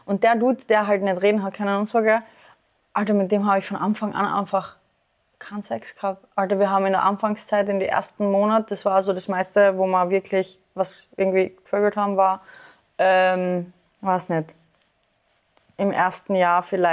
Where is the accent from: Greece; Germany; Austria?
Austria; bei uns in Österreich